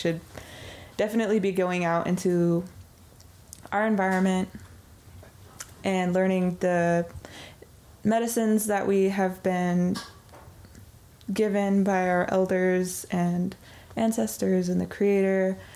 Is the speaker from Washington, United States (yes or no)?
yes; Washington, United States; I am from the Lummi Nation. I am from Kwajalleep, which is part of the Hwasanich Nation on Vancouver Island.